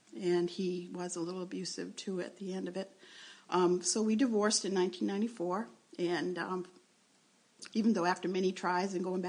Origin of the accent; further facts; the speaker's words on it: Ware, New Hampshire, United States; I grew up in Ware, New Hampshire, and my first experience with church was attending Sunday school.